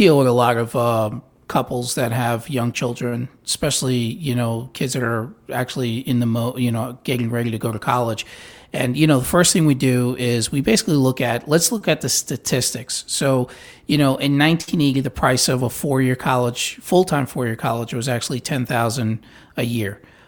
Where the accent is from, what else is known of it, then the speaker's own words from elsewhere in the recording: Brooklyn, New York, United States; You know, listen, I grew up in New York. I'm a Brooklyn native, so I'm a New York Ranger fan.